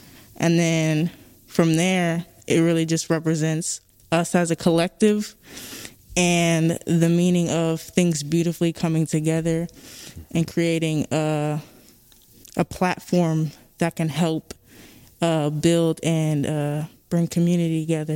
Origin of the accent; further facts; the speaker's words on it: Anchorage, Alaska, United States; I'm from Anchorage, Alaska, and born and raised, grew up there. I lived in many parts, but mainly the east side.